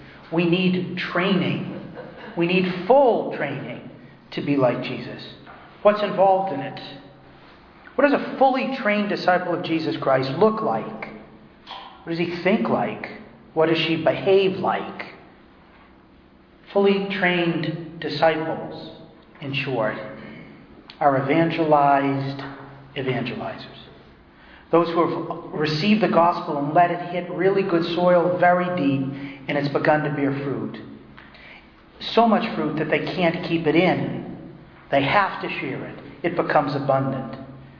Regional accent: New England, United States; I'm from New England. We specialize in winning football championships.

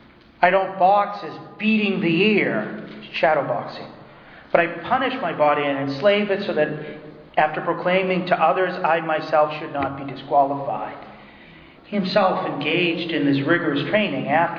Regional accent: New England, United States; I'm from New England. We specialize in winning football championships.

